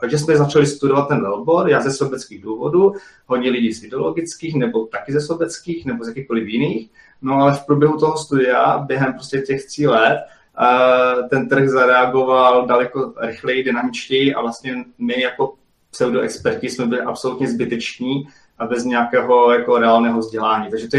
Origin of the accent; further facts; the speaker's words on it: Ostrava, Moravian-Silesian Region, Czechia; moved away as an adult; now in Prague, Czechia; původně pocházím z Ostravy, a řekl bych z vyloučené lokality v Ostravě. No a tam jsem žil, vystudoval. A po vysoké škole jsem se přesunul do Prahy, kde teďka žiju.